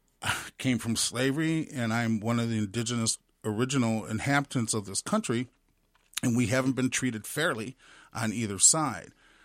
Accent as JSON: {"language": "English", "town": "Minneapolis", "region": "Minnesota", "country": "United States", "tie": "born or raised there", "said": "I'm born and raised in Minneapolis and grew up in North Minneapolis."}